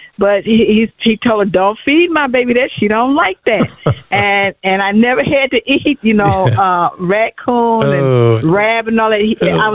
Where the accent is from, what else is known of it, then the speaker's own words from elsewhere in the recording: Detroit, Michigan, United States; I'm from Detroit, yes.